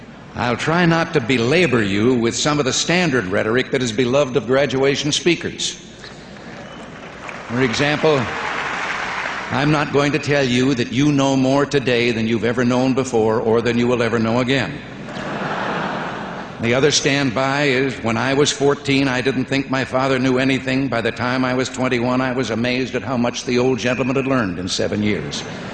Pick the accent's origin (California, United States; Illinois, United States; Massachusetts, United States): Illinois, United States; Growing up in Illinois, I was influenced... I was influenced by a sports legend so national in scope that it was almost mystical.